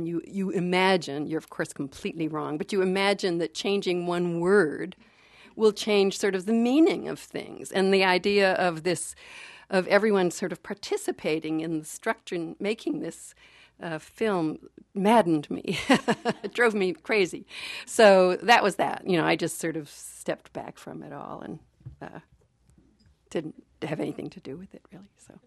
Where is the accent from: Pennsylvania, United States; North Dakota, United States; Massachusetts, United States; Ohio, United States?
Massachusetts, United States; I'm from Massachusetts